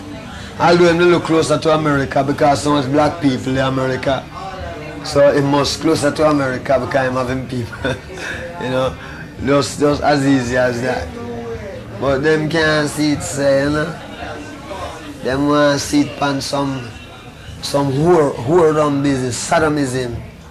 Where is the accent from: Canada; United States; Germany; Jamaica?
Jamaica; during my time growing up in Jamaica, from I reached 16, 17, from I reached 18, I never stopped running from police till I had 32.